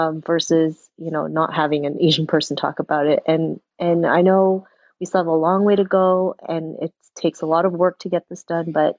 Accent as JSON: {"language": "English", "town": "Toronto", "region": "Ontario", "country": "Canada", "said": "I'm also from Toronto"}